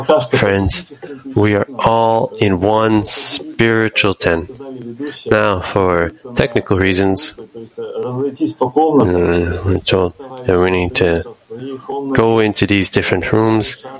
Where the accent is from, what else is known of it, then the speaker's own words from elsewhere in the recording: Odesa, Odesa Oblast, Ukraine; moved away as an adult; I'm from Odessa, and I came to this town.